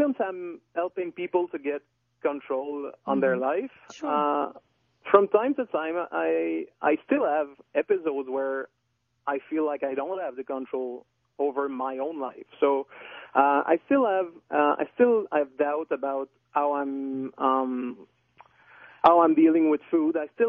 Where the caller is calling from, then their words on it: Quebec, Canada; first language French; English is a second language; Well, I'm calling from Quebec, in fact.